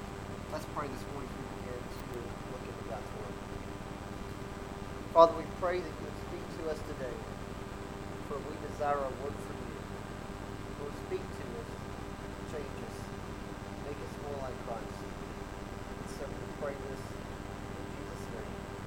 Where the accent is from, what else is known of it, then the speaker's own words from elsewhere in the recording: Greenville, Alabama, United States; But I grew up in Greenville, just south of Montgomery, and when I graduated in Greenville, went to Troy University